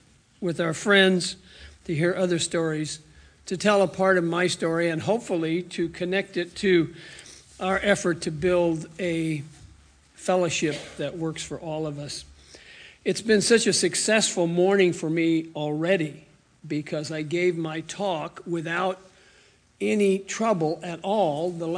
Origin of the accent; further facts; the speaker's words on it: Greensburg, Kansas, United States; I was raised in Western Kansas, as John said, in the town of Greensburg, town of 2000.